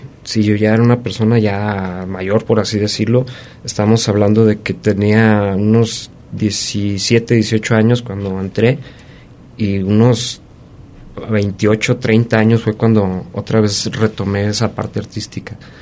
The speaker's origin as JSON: {"language": "Spanish", "town": "Tonalá", "region": "Jalisco", "country": "Mexico", "tie": "born or raised there", "also_born_or_lived": "Guadalajara", "lives_now": "Colotlán, Mexico", "said": "Yo nací en Guadalajara, Jalisco, en 1971, pero mucha parte de mi vida la he radicado en la zona de Tonalá, y pues allí hice básicamente la mayoría de mi vida."}